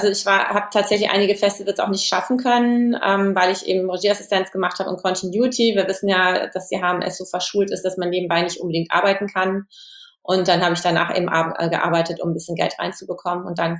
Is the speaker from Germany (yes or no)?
yes; Lorsch, Hesse, Germany; moved away as an adult; also born or lived in Xanten; now in Hamburg, Germany; ich bin relativ viel umgezogen in meiner Jugend und Kindheit und bin zum Großteil aufgewachsen in Lorsch an der Bergstraße, also in Hessen und dann in Xanten am Niederrhein.